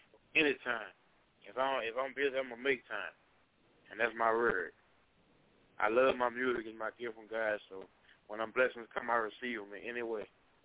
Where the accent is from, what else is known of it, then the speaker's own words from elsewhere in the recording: Baton Rouge, Louisiana, United States; I'm from Baton Rouge.